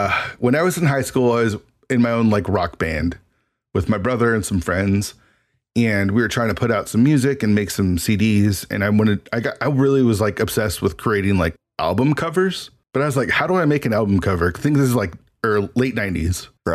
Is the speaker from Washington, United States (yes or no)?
yes; Washington, United States; So I only went 1 year there. And so then I came back home. That was in New Jersey, and I'm from Washington.